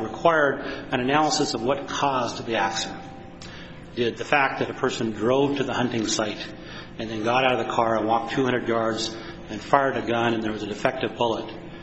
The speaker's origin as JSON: {"language": "English", "town": "Great Falls", "region": "Montana", "country": "United States", "said": "I'm from Great Falls, Montana."}